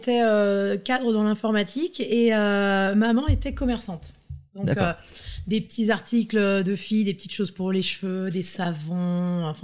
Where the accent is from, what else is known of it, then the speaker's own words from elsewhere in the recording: Enghien-les-Bains, Île-de-France, France; Je suis née à Aubonne dans le Val d'Oise et j'ai grandi en Enghien-les-Bains jusqu'à l'âge de 18-19 ans.